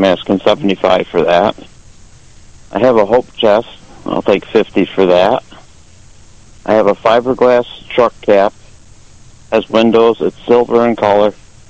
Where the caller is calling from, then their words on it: Sandusky, Ohio, United States; Sandusky.